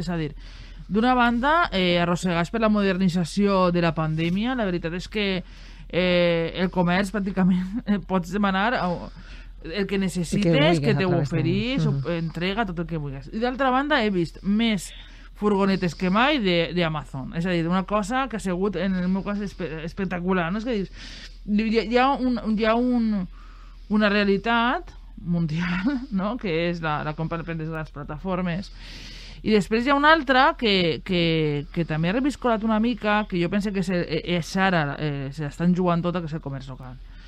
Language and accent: Catalan; Torrent, Valencian Community, Spain; com a clienta del comerç local del meu poble, que en el meu cas és Torrent